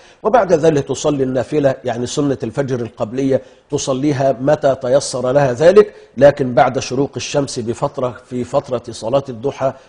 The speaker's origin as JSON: {"language": "Arabic", "country": "Egypt", "said": "مع اخلاقياتنا كمصريين"}